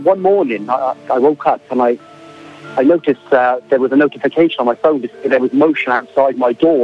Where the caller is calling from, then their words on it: St Albans, East of England, United Kingdom; I'm phoning from a little village in Hertfordshire called St Albans.